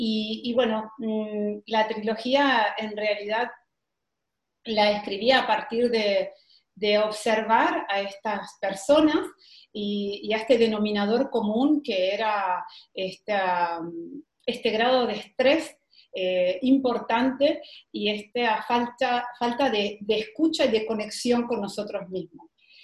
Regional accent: Argentina; now in Italy; Mi realidad es, soy una madre, de tres niños, que, bueno, como dije, vivo en Italia, soy argentina, vivo en Italia con mi marido y, bueno, trabajo como fisioterapeuta acá en Italia.

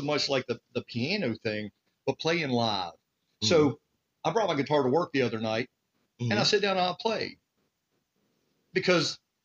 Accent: West Virginia, United States; And so I'm originally from West Virginia, so I have a lot of – West Virginia songs, and I have a lot of references to coal and stuff.

